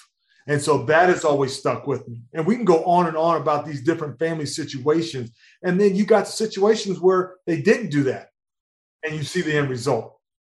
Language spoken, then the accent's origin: English; Missouri, United States; But growing up in Missouri, there's a lot of farms. So you've got a lot of farmers, a lot of cattle. We grew up fishing in the ponds, right?